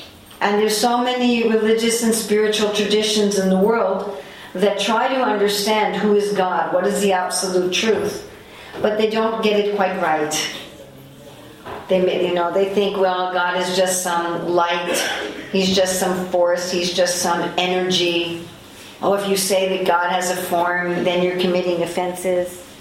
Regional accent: United States; Before I came to the Krishna consciousness movement, I was raised in America, and I was studying at a theological seminary

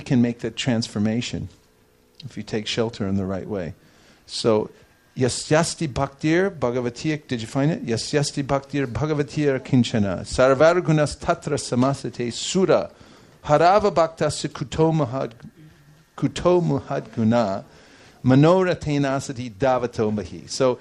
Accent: San Francisco, California, United States; Well, I did. I'm from San Francisco.

